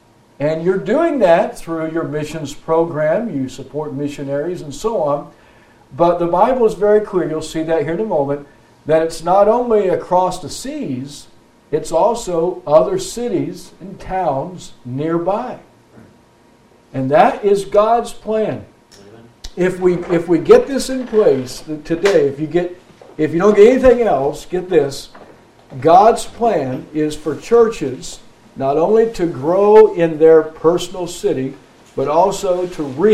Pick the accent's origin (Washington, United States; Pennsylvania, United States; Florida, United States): Florida, United States; also born or lived in Indiana; now in Tennessee, United States; I am from Tennessee now. I'm not from there originally. I grew up in South Florida, was born on a farm in Indiana.